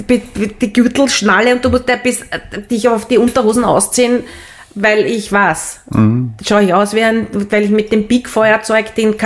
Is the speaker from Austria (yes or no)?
yes; Vienna, Austria; Mein Bruder ist 2,5 Jahre jünger und wir sind am Stadtrand von Wien aufgewachsen, dort, wo wirklich nichts mehr war. Also im 19. Bezirk, aber in den Weinbergen hinten drin, neben einem Heurigen.